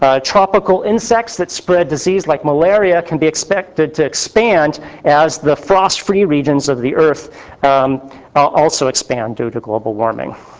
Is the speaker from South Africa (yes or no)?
no; Providence, Rhode Island, United States; This comes from the Providence Journal, my hometown paper, which is a Republican newspaper